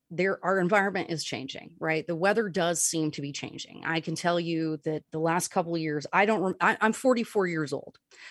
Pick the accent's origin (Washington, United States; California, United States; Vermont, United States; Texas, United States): Vermont, United States; growing up in Vermont, I learned right away as a child to be a good steward of my environment.